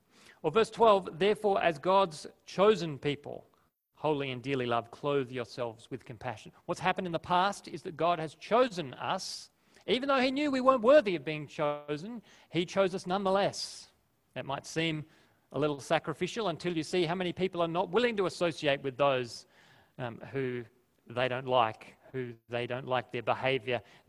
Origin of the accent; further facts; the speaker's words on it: Australia; I'm Australian. I speak English.